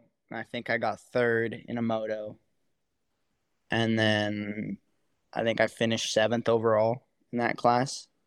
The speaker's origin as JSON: {"language": "English", "region": "Alaska", "country": "United States", "said": "But obviously, I'm from Alaska. I don't live down here. This isn't. It's not home."}